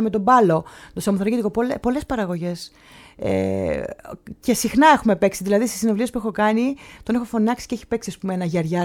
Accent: Alexandroupoli, Eastern Macedonia and Thrace, Greece; στην Αλεξανδρούπολη κάναμε συναυλία, στην πατρίδα μου.

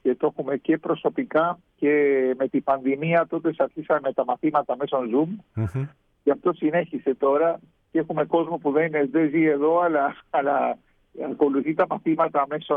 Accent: Uruguay; Εμείς είμαστε παιδιά Ελλήνων, αλλά γεννηθήκαμε και ζούμε στην Ουρουγουάη.

